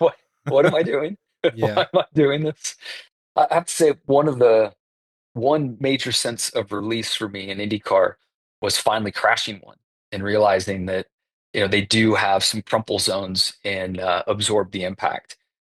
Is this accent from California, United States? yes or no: yes; California, United States; I swam in high school when growing up in California, played water polo and swam, and our water sports were much more popular than football and baseball where I grew up.